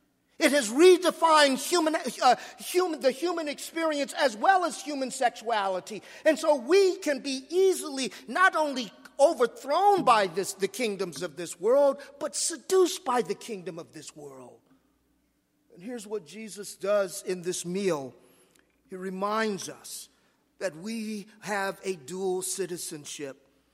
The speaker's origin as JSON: {"language": "English", "town": "Los Angeles", "region": "California", "country": "United States", "tie": "born or raised there", "said": "I grew up in Los Angeles, and well, a lot of people who are not from Los Angeles don't really know about the city, but it was South Central."}